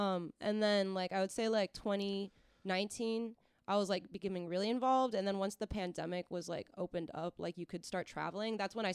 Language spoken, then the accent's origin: English; Seattle, Washington, United States; People kept getting mad at me because I kept rolling joints like anywhere because I'm from Seattle.